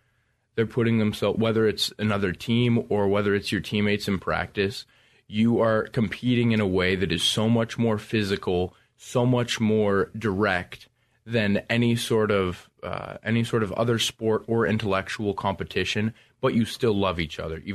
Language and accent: English; Escondido, California, United States; So I'm from Escondido, California.